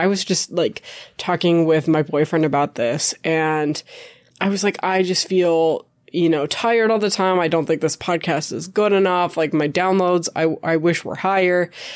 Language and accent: English; Minnesota, United States; accent: Minnesotan; I call it pop because I'm from Minnesota, and I know I have a Minnesotan accent.